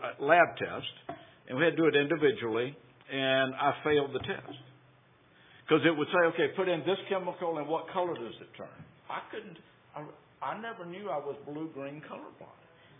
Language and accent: English; the South, United States; I'm from the South. I slur my words. I talk fast.